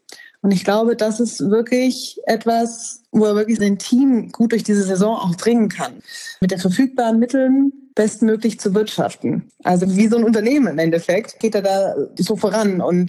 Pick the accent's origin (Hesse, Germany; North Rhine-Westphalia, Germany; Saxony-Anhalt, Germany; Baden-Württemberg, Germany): Saxony-Anhalt, Germany; Magdeburg; Das ist wirklich, wo du dann dastehst und ratlos bist, glaube ich, als Magdeburger.